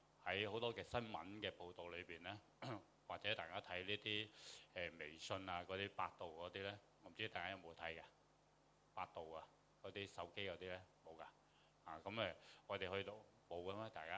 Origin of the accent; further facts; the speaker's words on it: China; 但系我哋系中国人，无论点样，我哋都觉得我哋嘅国家咧